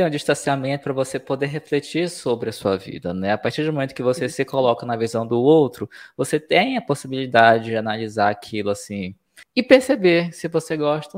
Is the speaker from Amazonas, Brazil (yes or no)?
yes; Manaus, Amazonas, Brazil; Tipo, eu sou de Manaus, né?